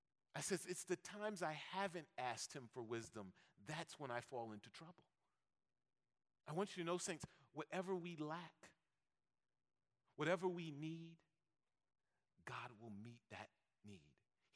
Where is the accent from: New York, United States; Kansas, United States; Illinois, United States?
New York, United States; I'm a New Yorker. I'll fight you.